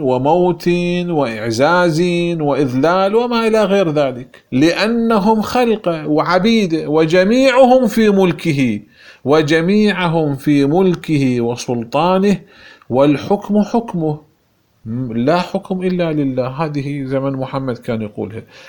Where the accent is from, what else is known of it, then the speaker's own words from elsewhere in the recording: Iraq; كما يقال عندنا في العراق ركبة ونص